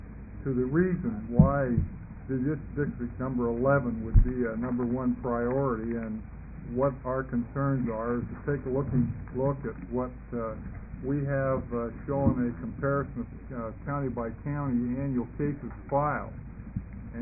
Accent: Redmond, Oregon, United States; I'm an attorney from Redmond

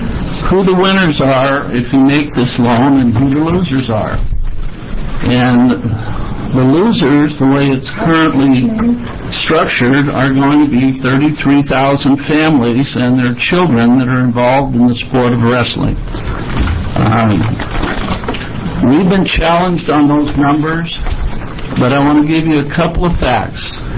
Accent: Bend, Oregon, United States; I'm from Bend, Oregon.

